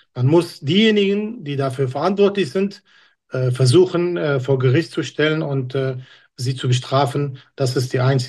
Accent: Syria; Ja, nicht nur als Syrer, als Mensch haben die Bilder mich richtig verletzt.

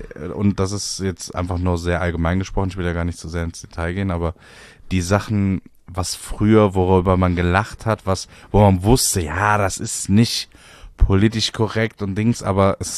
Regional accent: Cologne, North Rhine-Westphalia, Germany; ich bin ja in der Kölner Südstadt groß geworden

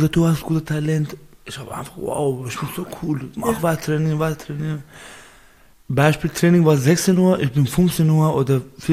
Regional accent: Zahedan, Sistan and Baluchestan, Iran; born there; first language Baluchi; German is a second language; Ich bin im Süden in Sahedan geboren. Das ist eine andere Sprache, Baluchi.

